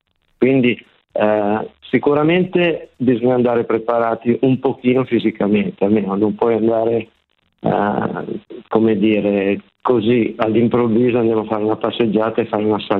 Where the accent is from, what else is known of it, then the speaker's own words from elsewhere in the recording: Milan, Lombardy, Italy; born there; sono nato a Milano, ma non sono più milanese di residenza.